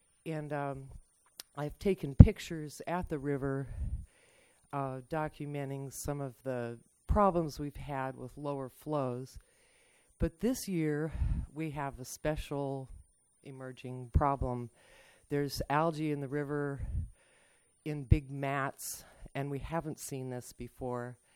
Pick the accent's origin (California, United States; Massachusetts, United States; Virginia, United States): California, United States; Forestville; and I'm from Forestville.